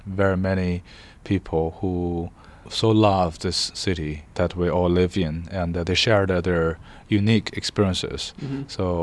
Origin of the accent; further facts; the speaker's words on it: Beijing, China; although I'm from Beijing, I grew up in Beijing.